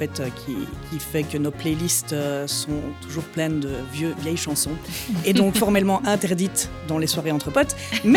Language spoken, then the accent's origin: French; Liège, Wallonia, Belgium; Moi je suis une bonne liégeoise